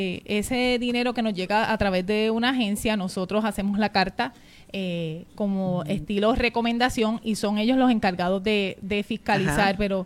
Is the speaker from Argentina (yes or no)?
no; Utuado, Puerto Rico; born there; Yo nací en Utuado.